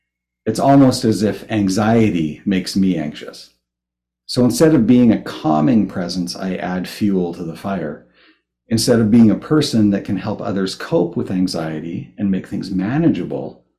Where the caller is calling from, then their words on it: Winnipeg, Manitoba, Canada; I am joining you from Winnipeg, from Treaty 1, the traditional territories of the Anishinaabe, Cree, and Dakota peoples, and the homeland of the Métis Nation.